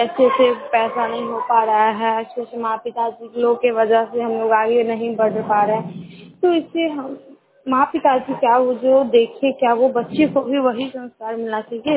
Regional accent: Jabalpur, Madhya Pradesh, India; मैं जबलपुर से बिलोंग करती हूँ।

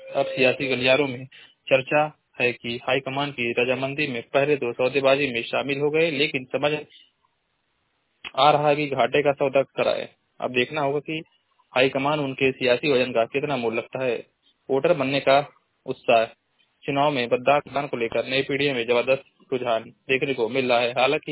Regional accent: Maharajganj, Uttar Pradesh, India; वजीरा महाराजगंज का निवासी हूँ।

